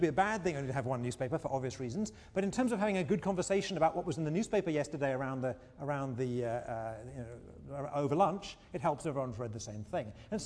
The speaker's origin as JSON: {"language": "English", "region": "England", "country": "United Kingdom", "tie": "born or raised there", "said": "When I was growing up in England, again, I'm going to reveal my age"}